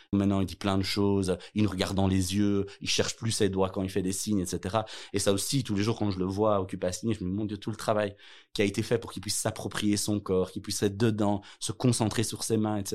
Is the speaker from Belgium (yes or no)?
yes; Brussels, Belgium; born there; now in Charleroi, Belgium; J'ai 33, bientôt 34. Je suis né à Bruxelles, mais je vis maintenant depuis quasiment 10 ans à Charleroi.